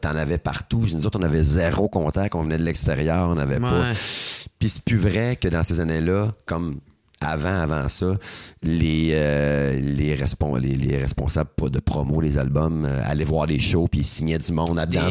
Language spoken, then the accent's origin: French; Drummondville, Quebec, Canada; Puis on était comme, man, puis c'était chez nous à Drummond en plus.